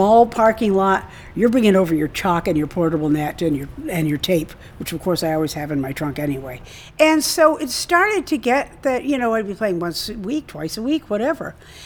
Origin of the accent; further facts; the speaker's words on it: Massachusetts, United States; also born or lived in New York; I grew up here in the South Coast of Massachusetts, and I moved to New York for 42 years